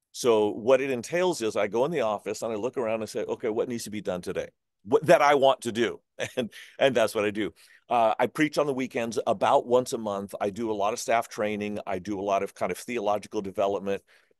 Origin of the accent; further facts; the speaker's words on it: Sacramento, California, United States; also born or lived in Portland, United States; Yeah, I hail from the West Coast, born in Portland, but grew up in Sacramento.